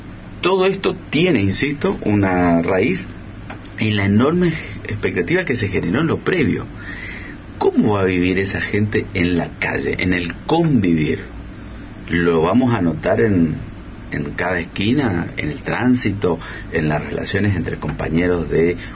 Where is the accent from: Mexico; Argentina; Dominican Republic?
Argentina; buena parte de esta manera de ser de nosotros como argentinos